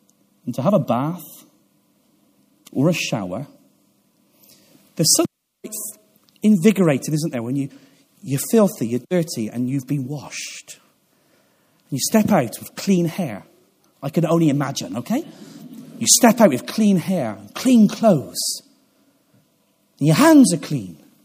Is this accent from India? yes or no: no; Stroud, South West England, United Kingdom; When I was a little boy, growing up in Stroud in Gloucestershire